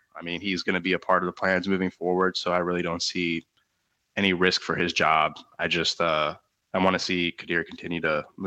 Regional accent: Maryland, United States; I'm from the Harvard County area.

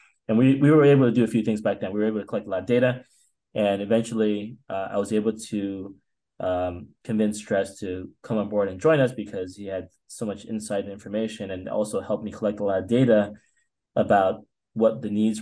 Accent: East Coast, United States; I grew up in the East Coast that really did a good job.

